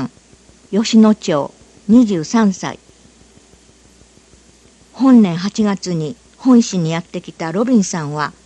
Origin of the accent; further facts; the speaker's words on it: United States; now in Ono, Japan; 大野市の印象は、自然が豊かなところは私のふるさとと似ていますが、大野の方が花や草木の色彩が豊かで美しいと感じました。また米国は日本と比べ歴史が浅く古い建物が少ないのですが